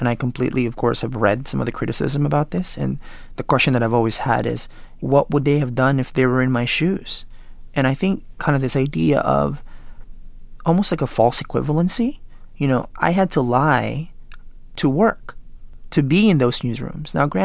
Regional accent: California, United States; I grew up in California and right around 180, you know, Proposition 187

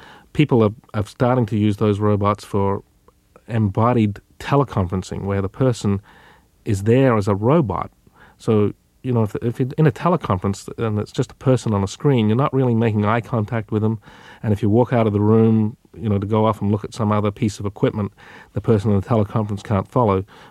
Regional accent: Adelaide, South Australia, Australia; I grew up in Adelaide, South Australia, which was fairly remote technologically from the rest of the world.

